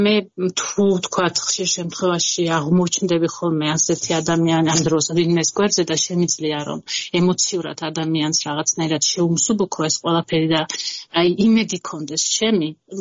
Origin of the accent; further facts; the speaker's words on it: Borjomi, Samtskhe-Javakheti, Georgia; მე ბორჯომში გავიზარდე, ბორჯომის რაიონის სოფელ დურში, ერთ-ერთ სოფელში არაფერი მაშინ არ იყო